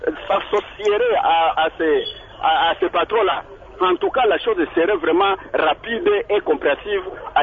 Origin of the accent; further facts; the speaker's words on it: Bandundu, Kwilu, DR Congo; Par exemple, chez moi, à Bandundu-Ville.